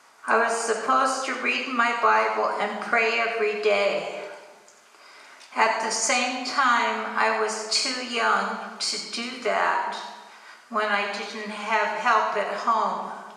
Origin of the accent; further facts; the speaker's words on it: Washington, United States; I grew up on a dairy farm between Sequim and Port Angeles, Washington, on the Olympic Peninsula.